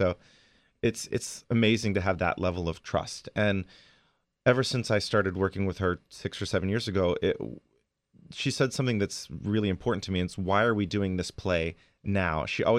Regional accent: Austin, Texas, United States; I grew up in Austin, Texas, and I started doing shows in high school, actually.

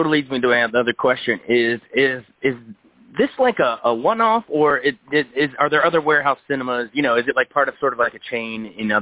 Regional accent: Frederick, Maryland, United States; Now, when I was growing up in Frederick, there used to be three movie theaters on Route 40 there, the Golden Mile.

